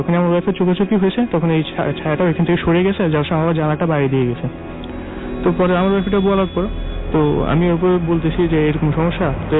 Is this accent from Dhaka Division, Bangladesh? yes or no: yes; Mirpur, Dhaka Division, Bangladesh; আমি মিরপুর থেকে এসেছি।